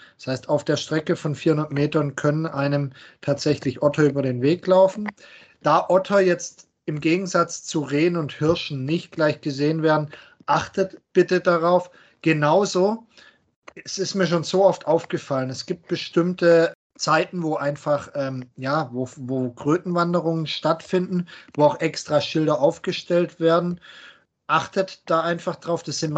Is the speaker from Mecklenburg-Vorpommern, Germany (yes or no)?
no; Baden-Württemberg, Germany; accent: Swabian; normalerweise rede ich ein bisschen schwäbischer und ich merke es bei manchen Worten, wo ich dann bemüht bin, so halbwegs Hochdeutsch zu sprechen.